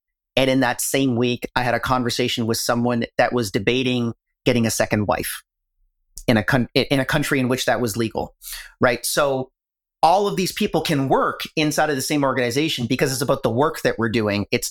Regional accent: Canada; I'm not American, I'm Canadian

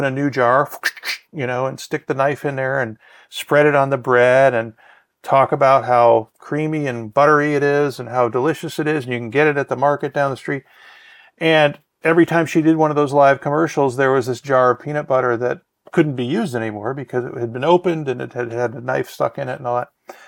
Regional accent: Illinois, United States; Well, when I was growing up, I grew up outside Chicago

